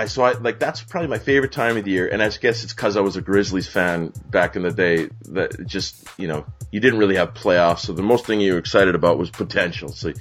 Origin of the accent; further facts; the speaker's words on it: Vancouver, British Columbia, Canada; I'm from Vancouver, Canada, so I grew up watching